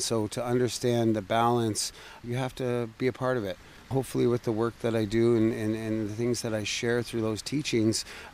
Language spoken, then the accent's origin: English; Toronto, Ontario, Canada; And so I was born and raised here in Toronto. And so my ancestors are Ojibwe, Blackfoot Cree, Scottish, Irish, Russian, British, and French.